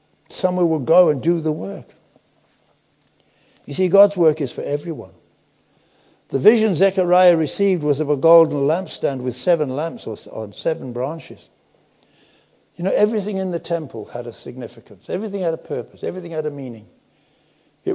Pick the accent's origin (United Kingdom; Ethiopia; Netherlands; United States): United Kingdom; Darlington, North East England; born there; I was born up in Darlington. I lived on the A1.